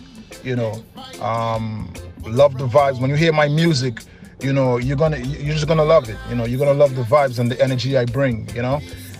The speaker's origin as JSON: {"language": "English", "country": "Dominica", "said": "because I'm from Dominica, you know, we grew up listening to soukous, we grew up listening to country music, we grew up listening to soca, calypso, and reggae."}